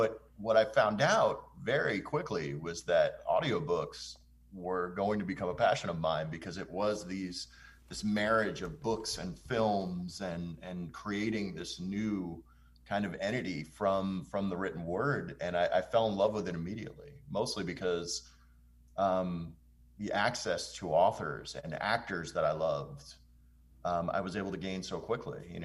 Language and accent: English; West New York, New Jersey, United States; I grew up in West New York, New Jersey, right across the river.